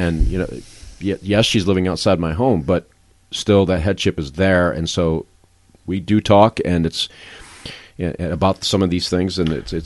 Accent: New York, United States; I'm from New York, but it doesn't matter.

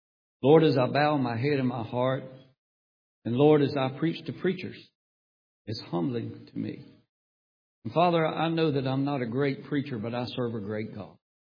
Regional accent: North Carolina, United States; moved away as an adult; I had left my hometown there in Moore County, moved to Raleigh, North Carolina, the big city, put a band together

